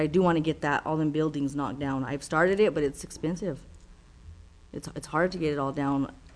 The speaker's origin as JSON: {"language": "English", "town": "Artesia", "region": "New Mexico", "country": "United States", "said": "because I don't live here. I'm from Artesia."}